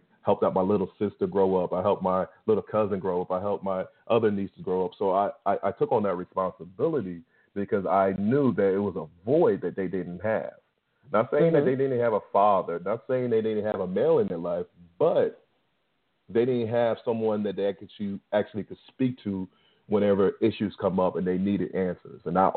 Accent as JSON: {"language": "English", "region": "New York", "country": "United States", "tie": "born or raised there", "said": "I know growing up in New York, if we drive into the city and we make a wrong turn or run a red light"}